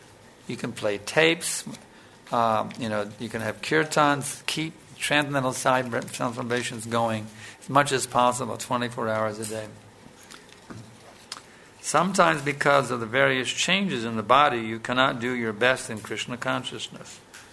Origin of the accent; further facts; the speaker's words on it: United States; All the women were at home when I grew up in America back in the 50s.